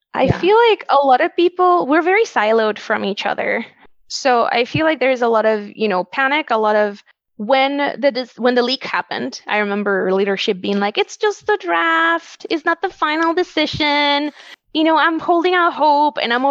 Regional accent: Wisconsin, United States; born there; I was born here. I was born in Wisconsin

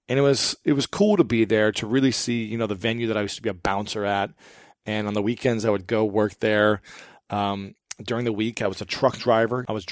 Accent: Columbus, Ohio, United States; I just got back from my hometown, Columbus, Ohio, O-H-I-O, and had an incredible time.

